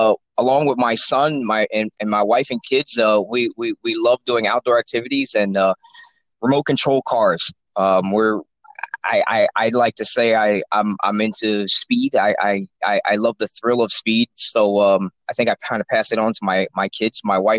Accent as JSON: {"language": "English", "town": "Trenton", "region": "New Jersey", "country": "United States", "tie": "born or raised there", "also_born_or_lived": "Princeton", "said": "I grew up in Trenton area and Ewing Township, my early years, and in around 8th grade, my mother got a job in Princeton, and we ended up moving to Princeton."}